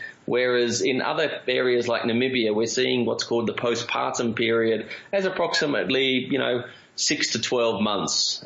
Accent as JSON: {"language": "English", "country": "Australia", "said": "I'm an Australian"}